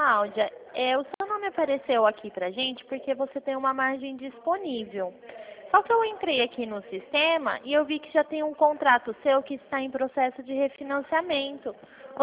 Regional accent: Birigui, São Paulo, Brazil; é que eu sou de Birigui.

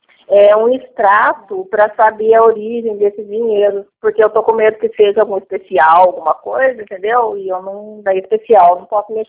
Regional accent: Guaratinguetá, São Paulo, Brazil; Eu sou do bairro do Campinho, que é Guaratinguetá. Eu moro aqui no bairro do Campinho

